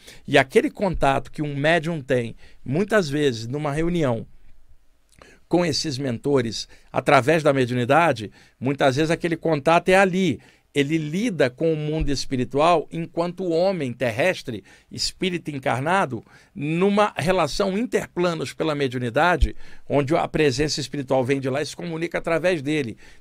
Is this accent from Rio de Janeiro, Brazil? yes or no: yes; Duque de Caxias, Rio de Janeiro, Brazil; Eu não cresci em mansão, não cresci dentro do Himalaia, nem na pirâmide, eu cresci em Duque de Caxias, na Baixada Fluminense do Rio de Janeiro.